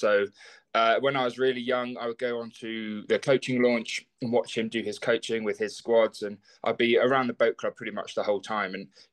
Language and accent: English; Christchurch, South West England, United Kingdom; And so I'm originally from Christchurch in Dorset.